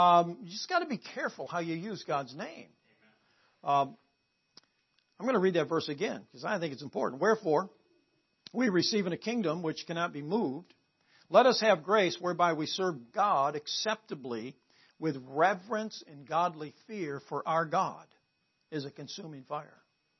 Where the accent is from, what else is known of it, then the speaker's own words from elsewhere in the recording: United States; born there; I'm glad I'm an American. I'm glad I'm an American by birth.